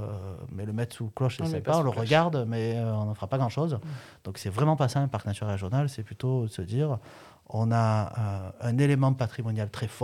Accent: Provence-Alpes-Côte d'Azur, France; Mais quand on y habite, moi je suis natif du Ventoux, on a l'habitude de le voir.

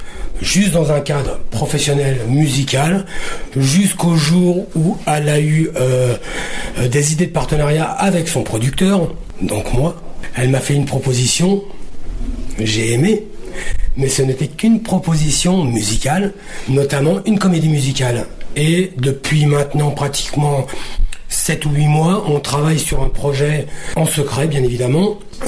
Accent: Paris, Île-de-France, France; Et comme on dit chez nous à Paris, tout ce qui est gratuit, c'est dans mes prix.

